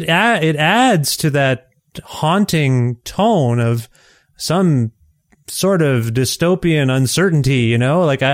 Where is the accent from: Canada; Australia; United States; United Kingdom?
Canada; as a Canadian here